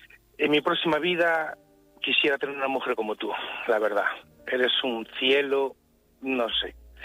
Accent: Marín, Galicia, Spain; Pero bueno, soy de Marín, Pontevedra.

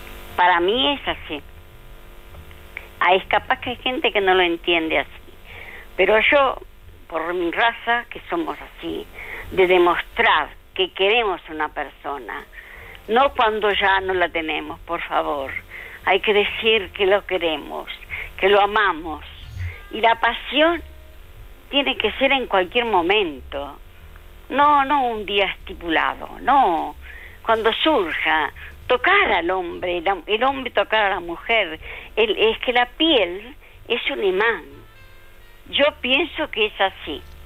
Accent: Argentina; Soy argentina, ¿eh?

